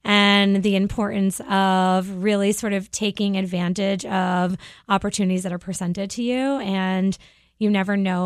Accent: Cape Cod, Massachusetts, United States; but I grew up on Cape Cod and my dad was a doctor and all of the professionals we were surrounded with were doctors and lawyers.

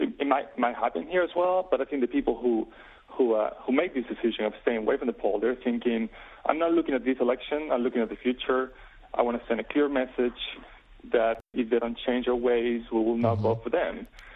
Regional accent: Spain; English is a second language; moved away; I'm from Spain.

